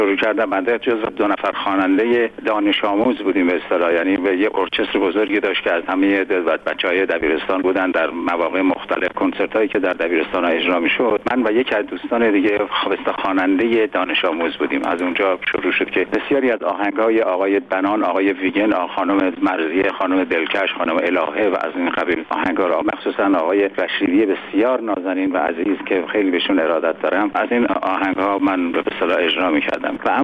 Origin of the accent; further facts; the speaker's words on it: Isfahan, Iran; بنده هرچند که اصلی پدر و مادرم مال آباده شیراز، یعنی از استان فارس هستم، بنده خودم در اصفهان متولد شدم، در اصفهان بزرگ شدم،